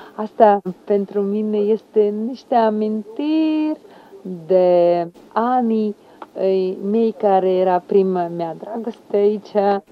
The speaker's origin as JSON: {"language": "Romanian", "region": "Chișinău", "country": "Moldova", "tie": "born there", "said": "M-am născut la Chișinău."}